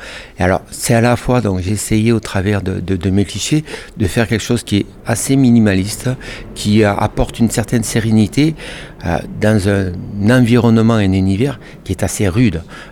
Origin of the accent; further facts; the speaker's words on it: Aubrac, France; L'Aubrac, c'est ma terre natale.